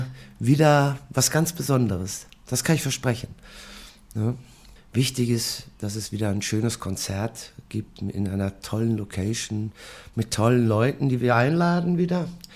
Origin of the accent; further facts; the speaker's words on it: Germany; Als Deutscher ist es sowieso schwer, mit dem Grand Prix zu gewinnen.